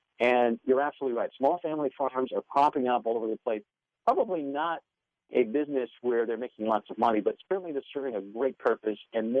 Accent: New York City, New York, United States; You know, even in the urban cities, I grew up in New York City, and I got to tell you, back then, small gardens, urban gardens weren't a big thing, but I know they are now.

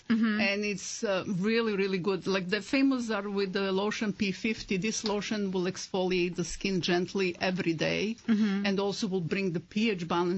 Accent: Montenegro; English is a second language; now in United States; From former Yugoslavia, Montenegro.

